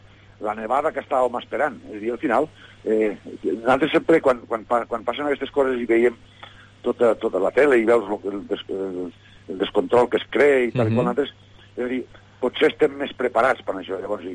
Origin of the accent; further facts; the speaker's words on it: Boí, Catalonia, Spain; jo recordo sempre, jo soc de Boí, sempre han baixat falles a Boí, no?